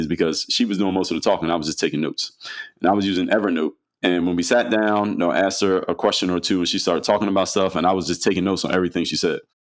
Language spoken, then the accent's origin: English; Philadelphia, Pennsylvania, United States; now in Miami, United States; Yeah, I'm in Miami, but I'm from Philadelphia.